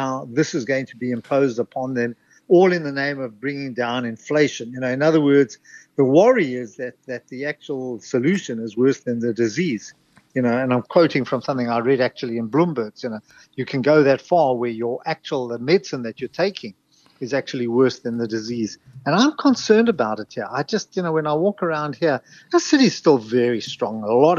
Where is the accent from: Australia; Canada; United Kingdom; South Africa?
South Africa; now in United States; I suddenly realized how poor I am as a South African in America.